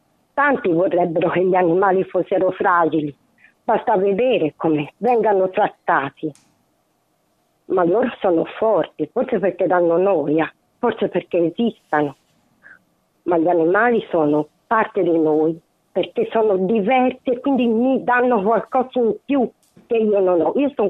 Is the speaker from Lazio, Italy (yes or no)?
no; Florence, Tuscany, Italy; io sono fiorentina